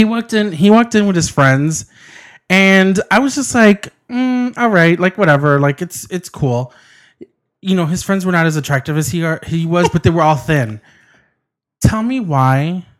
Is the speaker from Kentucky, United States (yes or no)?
no; Chicago, Illinois, United States; and we're from Chicago. Chicago.